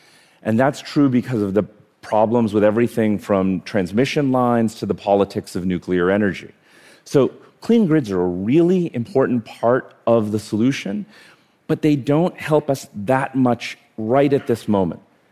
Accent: India; born there; So I was born in India. I have actually 50 first cousins.

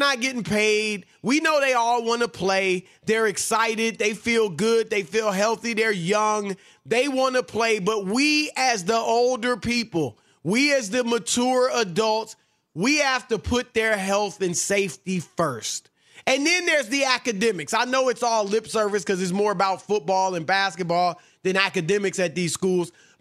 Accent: Louisiana, United States; You know, I'm from Louisiana. And I like his whole demeanor, his accent. You know, he's one of those Bayou country Cajun. I'm Creole.

